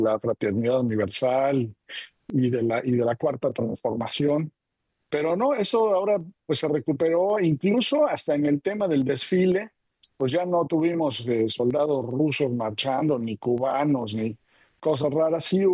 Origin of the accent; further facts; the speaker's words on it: Puebla, Mexico; yo crecí en Puebla, y pues sí, para mí el chile en nogada es toda una tradición